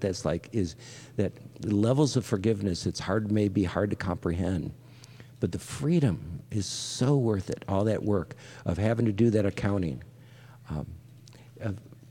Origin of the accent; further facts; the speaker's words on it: Detroit, Michigan, United States; it was safer than what I had growing up in Detroit.